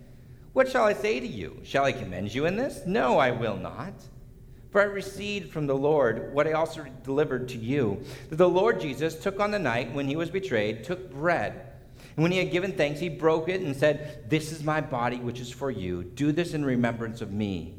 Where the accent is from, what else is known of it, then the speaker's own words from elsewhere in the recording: California, United States; now in Michigan, United States; One of the stark contrasts of a Michigan suburb compared to the ones I grew up in Southern California is fences.